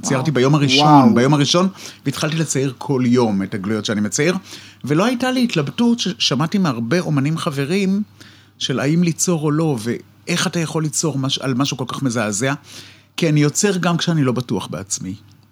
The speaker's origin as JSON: {"language": "Hebrew", "country": "Canada", "tie": "born or raised there", "lives_now": "Israel", "said": "מעניין כי זה נכון, שבקנדה הציורים שלי באמת היו כאלה, מין פנטזיה לאיזה עולמות קסומים וחמימים"}